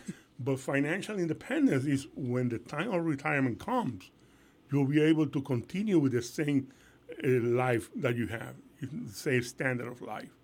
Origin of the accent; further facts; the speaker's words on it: Puerto Rico; now in Lehigh Valley, United States; I'm born and raised in Puerto Rico. Llevo viviendo aquí en el Lehigh Valley 30 años, 30 years of my life in the Lehigh Valley.